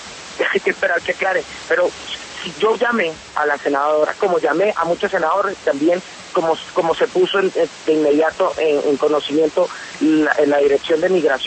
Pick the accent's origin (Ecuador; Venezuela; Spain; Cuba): Venezuela; como activista en derechos humanos, como además venezolano.